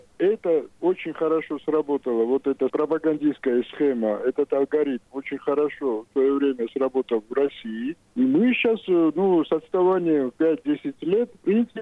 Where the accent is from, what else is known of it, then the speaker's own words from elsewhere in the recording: Georgia; из-за того, что я грузин, буду обучать грузинскому языку